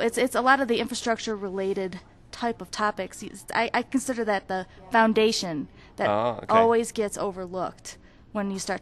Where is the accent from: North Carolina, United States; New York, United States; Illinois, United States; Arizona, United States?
Illinois, United States; Chicago; I'm from Chicago, and I work in the National Architecture Team.